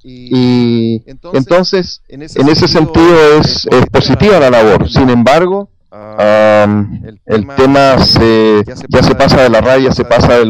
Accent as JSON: {"language": "Spanish", "country": "Chile", "moved": "yes", "said": "yo también soy chileno, aunque vivo fuera de Chile ahora"}